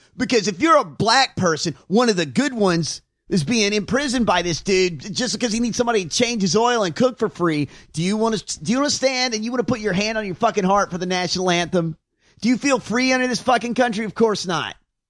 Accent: Georgia, United States; Well, the sheriff I grew up with in, allegedly, where I grew up in Georgia, he had prisoners build his fucking house.

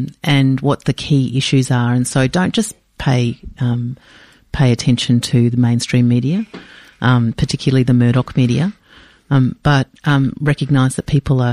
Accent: Brisbane, Queensland, Australia; I grew up in Ryan, which is, you know, Indooroopilly, Kenmore in Brisbane.

